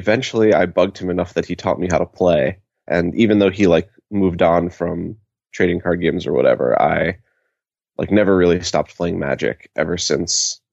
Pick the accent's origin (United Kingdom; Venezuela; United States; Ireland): United States; St. Paul, Minnesota; now in Berkeley, United States; So I guess I'm originally from St. Paul, Minnesota.